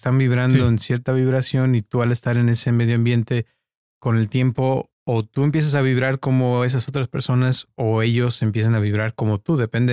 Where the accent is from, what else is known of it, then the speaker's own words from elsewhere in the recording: Guadalajara, Jalisco, Mexico; cuando yo crecí, pues yo crecí de chico en Guadalajara, en una colonia muy pobre que se llamaba Santa Teresita. Sí. Y pues era como un barrio, ¿no?